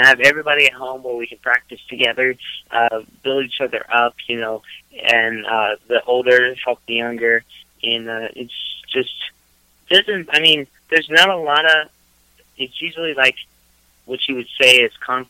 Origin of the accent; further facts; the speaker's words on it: Texas, United States; down south, definitely, since we grew up in Texas.